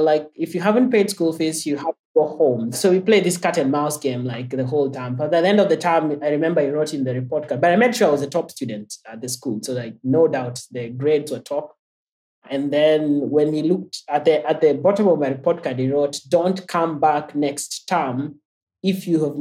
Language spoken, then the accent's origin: English; Western Kenya, Kenya; So I'm from Kenya. I've lived there most of my life. So now I'm in almost mid-30s now. But I've grown up like two-thirds of my life has been spent in Kenya. So I've grown up in the western part of the country